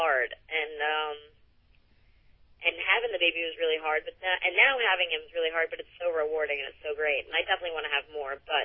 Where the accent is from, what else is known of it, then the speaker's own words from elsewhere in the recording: New York, United States; I grew up in New York, and I'm used to doing everything.